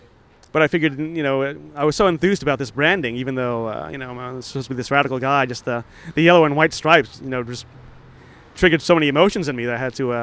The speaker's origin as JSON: {"language": "English", "town": "Port Jefferson", "region": "New York", "country": "United States", "tie": "born or raised there", "said": "Like, those sort are of my hometown of Port Jefferson in Long Island."}